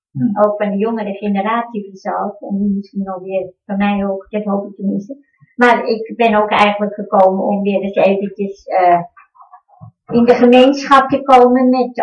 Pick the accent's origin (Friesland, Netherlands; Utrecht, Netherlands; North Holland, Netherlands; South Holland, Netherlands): North Holland, Netherlands; Amsterdam; uit Amsterdam.